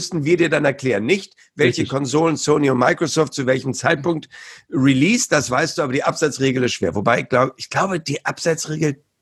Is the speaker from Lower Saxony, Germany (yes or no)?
no; Hamburg, Germany; so als Hamburger